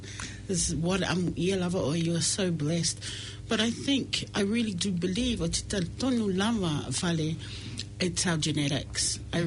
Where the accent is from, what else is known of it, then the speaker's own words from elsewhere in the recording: New Zealand; born there; I wasn't born in Samoa. I was born here in New Zealand.